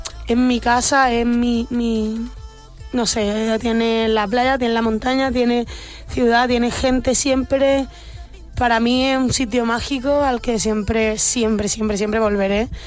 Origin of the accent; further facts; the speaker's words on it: Mijas, Andalusia, Spain; also born or lived in Almería / Granada / Fuengirola; now in Madrid, Spain; he vivido en Almería, he vivido en Granada, he vivido aquí en Madrid. Dentro de Málaga he vivido en muchos sitios. Como en Mijas, en Fuengirola, en la Costa del Sol...